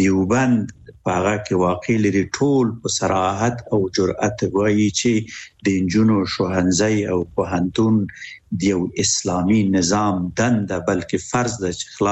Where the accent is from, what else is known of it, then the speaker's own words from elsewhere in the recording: Afghanistan; now in Japan; مونږ هم د جاپان نه یو مونږ هم افغانان یو